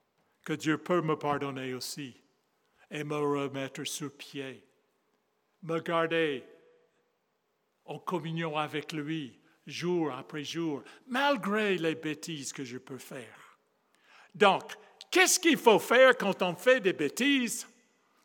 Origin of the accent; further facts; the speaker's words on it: United States; accent: American; French is a second language; Je suis américain d'accent, mais français du cœur, donc c'est notre pays.